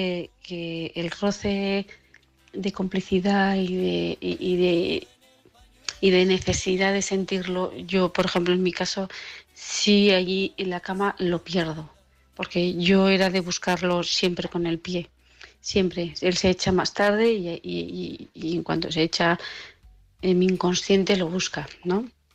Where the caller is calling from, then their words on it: Huesca, Aragon, Spain; de Huesca.